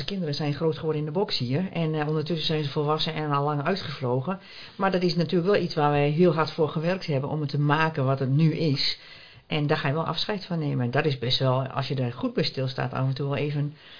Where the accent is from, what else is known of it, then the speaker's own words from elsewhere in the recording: Almelo, Overijssel, Netherlands; also born or lived in Nijverdal / Aadorp; Ik ben geboren in Nijverdal en tussendoor nog even in Aardorp gewoond. Maar eigenlijk in Almelo wel opgegroeid.